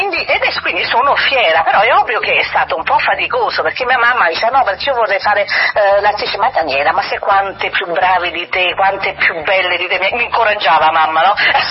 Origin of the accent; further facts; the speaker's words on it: Molise, Italy; moved away; quando io sono partita dal Molise